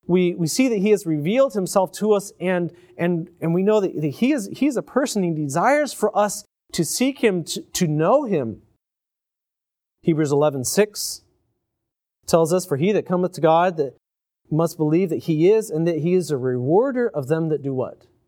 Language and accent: English; Iowa, United States; I remember growing up in Iowa and having periods of not enough rain, and it was really bad.